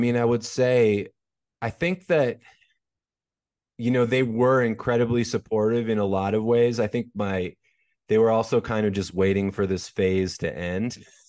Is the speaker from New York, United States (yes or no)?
no; Minneapolis, Minnesota, United States; So I was raised in Minneapolis, Minnesota, in the city.